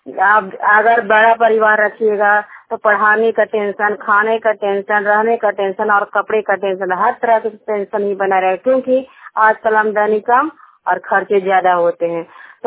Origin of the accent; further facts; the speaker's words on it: Harnaut, Bihar, India; और मैं जनता की हूँ, हरनौत ब्लॉक और जिला नालंदा का निवासी हूँ।